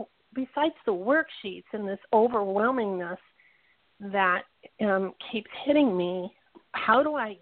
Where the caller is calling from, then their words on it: Pahrump, Nevada, United States; from Pahrump. How are you guys doing?